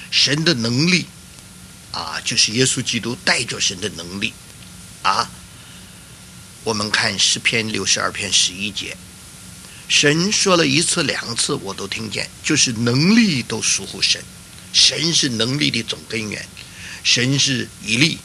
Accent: China; 比如我们中国人常常说吃什么补什么，这就是一种原理。

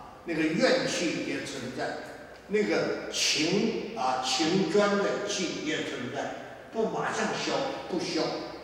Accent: Tianjin, China; 我小的时候在天津模范学校小学读书住校

